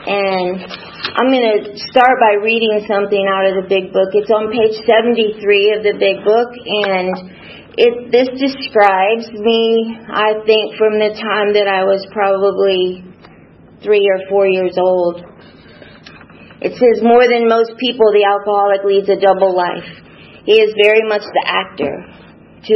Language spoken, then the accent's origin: English; Orlando, Florida, United States; I'll begin my story with, I grew up in Orlando, Florida.